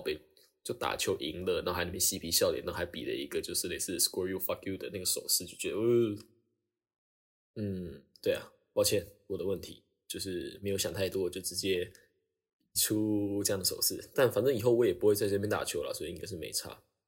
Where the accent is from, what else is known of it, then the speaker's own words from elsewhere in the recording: Taiwan; 然后我从台湾来